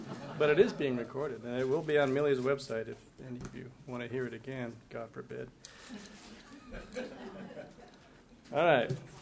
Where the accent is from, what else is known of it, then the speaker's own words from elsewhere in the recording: Camden, New Jersey, United States; born there; I was born in New Jersey, the Lady of the Lord's Hospital in Camden.